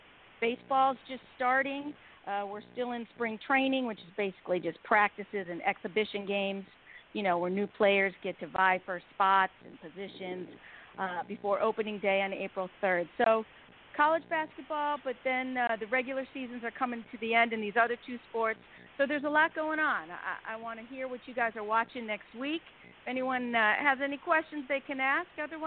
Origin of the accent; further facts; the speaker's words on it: Syracuse, New York, United States; moved away as an adult; now in Los Angeles, United States; I do live out here in Los Angeles for 30 years, but I, you know, born and raised in Syracuse